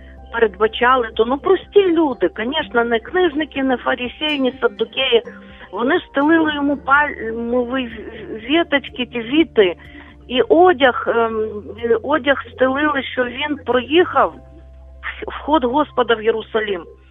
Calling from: Lviv, Lviv Oblast, Ukraine; Я зі Львова дзвоню

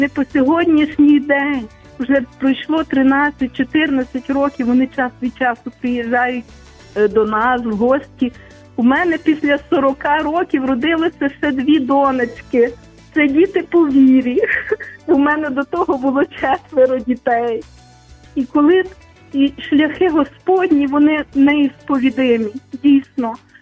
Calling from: Lviv Oblast, Ukraine; я з Львівщини, хочу розказати свою історію

